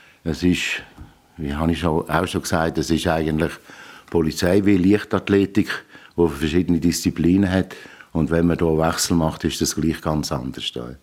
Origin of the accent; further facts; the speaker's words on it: Zug, Switzerland; Ja, meiner alten Heimat im Kanton Zug. Ich bin auch sehr ländlich aufgewachsen, auf einem Bauernhof.